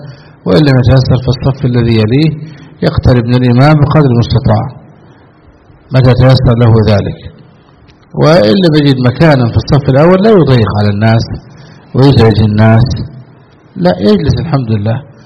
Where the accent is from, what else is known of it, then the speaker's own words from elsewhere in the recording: Egypt; يعني بعض الناس عندنا في مصر ينادي